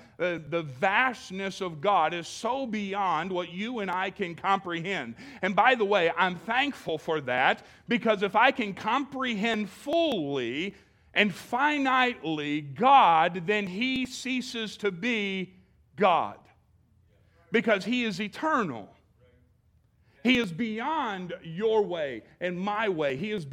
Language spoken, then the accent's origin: English; Jackson, Tennessee, United States; now in Goshen, United States; I grew up in Jackson, Tennessee, started riding on the church bus when I was 10 years old. I didn't really come from anything, trailer parks, and that was my lot in life.